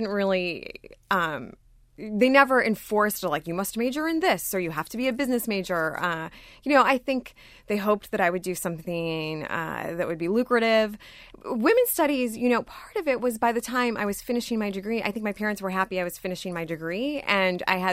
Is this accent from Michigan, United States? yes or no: yes; Michigan, United States; No, well, I grew up in Michigan, actually, and I grew up in a really small town. My dad was a factory worker, and so we lived there.